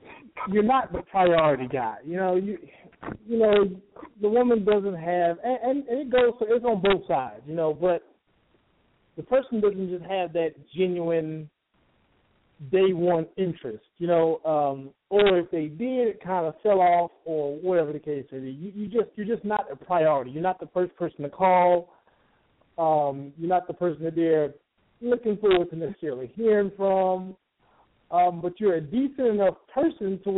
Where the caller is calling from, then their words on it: Atlanta, Georgia, United States; I'm calling from Blacklanta. Atlanta.